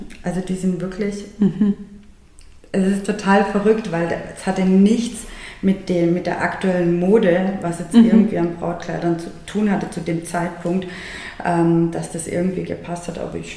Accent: Baden-Württemberg, Germany; Genau, also ich bin im Schwarzwald geboren und aufgewachsen.

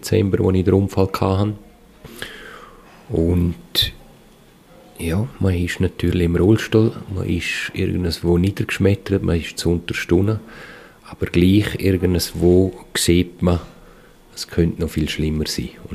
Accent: Lenzerheide, Graubünden, Switzerland; ich bin hier aufgewachsen auf der Lenzerheide, bin ein Schweizer, ein Bündner, bin mit meinen Wurzeln auch über den Urgroßvater auch von Italien herkommend.

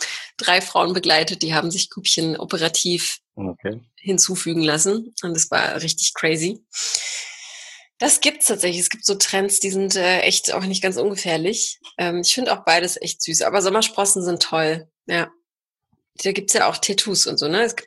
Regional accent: Poland; Ich bin ja auch Polin

